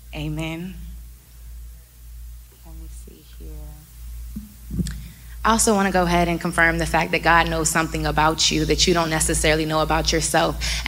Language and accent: English; Maryland, United States; I'm just from Maryland.